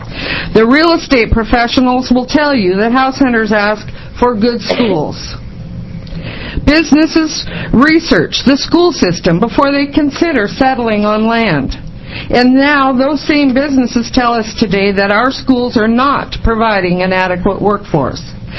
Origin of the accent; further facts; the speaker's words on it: Roseburg, Oregon, United States; I grew up in Roseburg, Oregon, and I understand about natural resources.